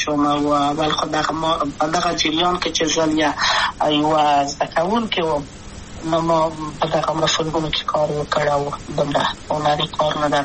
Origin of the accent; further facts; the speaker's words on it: Kabul, Afghanistan; also born or lived in Wardak; د کابل په تخته پل سیمه کې یم او لویا شویم کابل کې هم مکتب می دولسمه په کابل خار خیرخانه می نهلی سی مریم کې ما هلته دولسمه پورې پر زده کړې وکړې.